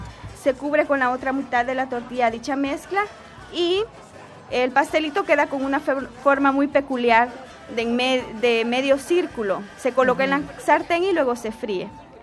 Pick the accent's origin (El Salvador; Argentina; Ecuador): El Salvador; yo, que soy salvadoreña